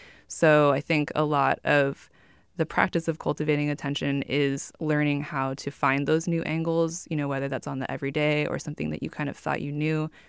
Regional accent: Cupertino, California, United States; So I'm from Silicon Valley. I grew up in Cupertino. I now teach at Stanford.

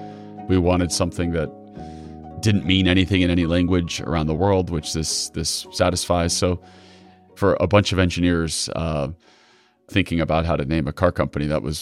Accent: Florida, United States; So I grew up on the Indian River.

